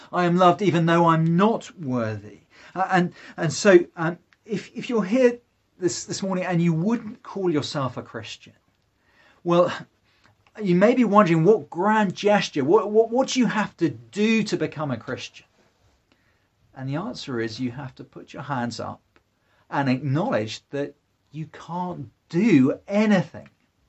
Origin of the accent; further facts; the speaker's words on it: United Kingdom; Now, we're British.